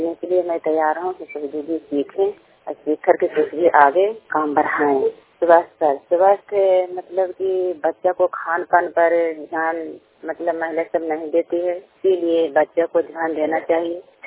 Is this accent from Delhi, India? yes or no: no; Nalanda, Bihar, India; मैं नालंदा जिला के रहने वाले हूँ, अंदर प्रखंड